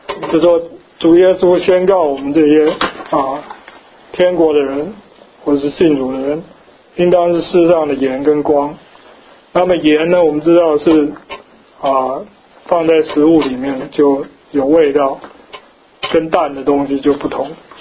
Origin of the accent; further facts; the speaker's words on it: China; 那当然我们中国人在他们眼里看起来也是跟他们不一样。